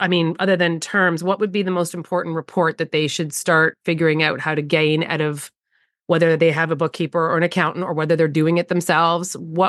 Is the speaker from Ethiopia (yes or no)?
no; Canada; I'm Canadian, so we have chartered accountants here